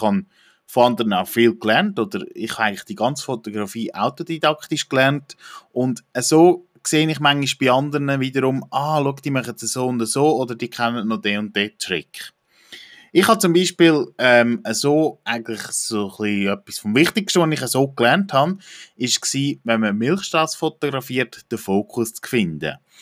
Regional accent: Central Switzerland, Switzerland; ich fotografiere nur in meiner Heimat, sprich auch in der Zentralschweiz, das sind 6 Kantone konkret

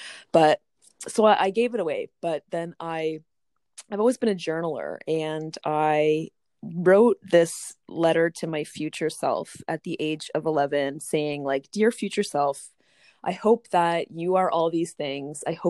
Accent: Brantford, Ontario, Canada; And I grew up in Brantford, Ontario, so like a fairly small-ish city in Ontario.

